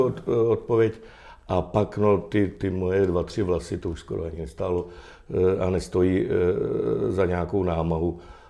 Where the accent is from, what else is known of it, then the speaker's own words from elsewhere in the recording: Cheb, Karlovy Vary Region, Czechia; Jsem z Chebu.